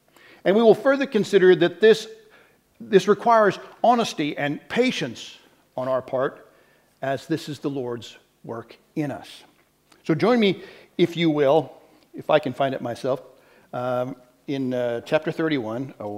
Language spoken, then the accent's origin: English; United States; As an American, you study American history, you know